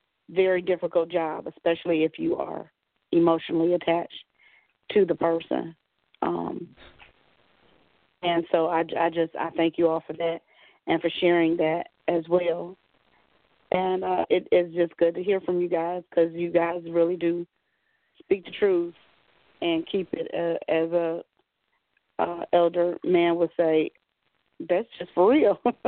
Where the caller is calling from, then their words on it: Cleveland, Ohio, United States; I'm calling from Cleveland.